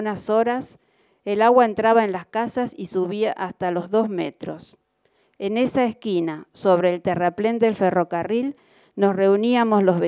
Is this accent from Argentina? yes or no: yes; Rosario, Santa Fe, Argentina; Las casas a las que hace mención este libro forman parte de nuestras raíces como rosarinos.